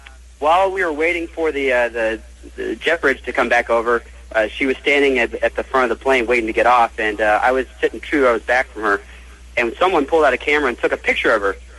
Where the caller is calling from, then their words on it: Orlando, Florida, United States; I am calling live from Orlando, Florida. That's correct.